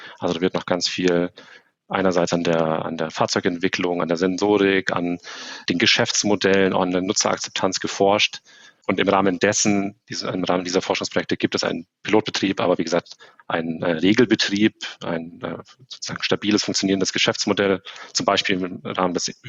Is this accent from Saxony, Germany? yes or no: no; Bavaria, Germany; bei uns in Bayern.